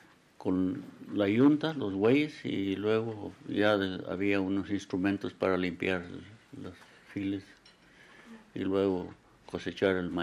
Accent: Huetamo, Michoacán, Mexico; En mi pueblo, Huetamo.

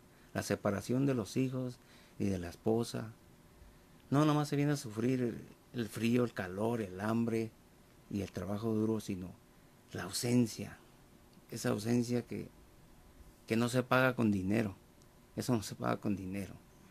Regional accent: Mexico; now in United States; A mí no me avergüenza decir que soy mexicano.

